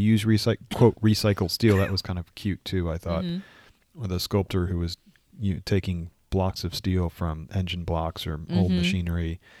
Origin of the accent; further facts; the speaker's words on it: United States; As an American, I don't think we're allowed to actually own precious metals for that.